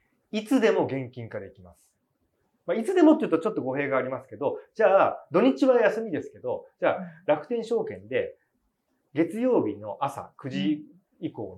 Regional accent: Kawasaki, Kanagawa, Japan; 僕神奈川ですよ、川崎ですよ、

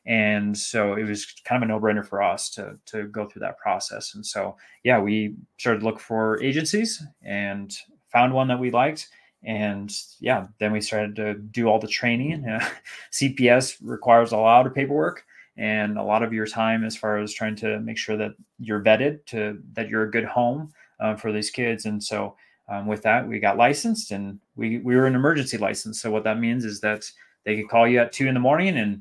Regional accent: California, United States; born there; also born or lived in Minnesota / Texas; now in Colorado, United States; For being a kid, I was born in California, loved it there.

